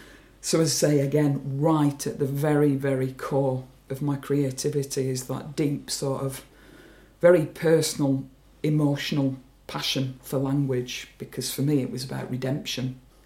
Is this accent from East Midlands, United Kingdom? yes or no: no; Burnley, North West England, United Kingdom; also born or lived in Liverpool; I grew up in Burnley and I moved away, went to Liverpool University.